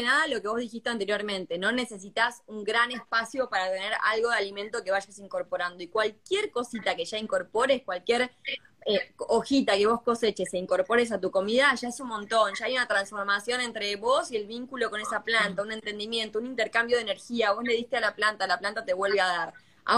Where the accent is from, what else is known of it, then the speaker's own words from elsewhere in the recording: Entre Ríos, Argentina; also born or lived in Mexico; now in Buenos Aires, Argentina; en febrero de 2019 me vuelvo a vivir acá a Argentina. Me vuelvo a vivir a... Yo soy de Entre Ríos, pero me vuelvo a vivir a Buenos Aires.